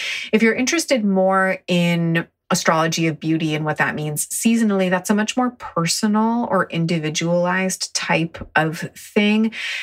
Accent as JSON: {"language": "English", "town": "Ithaca", "region": "New York", "country": "United States", "tie": "born or raised there", "said": "So like I said, I grew up near Ithaca, New York."}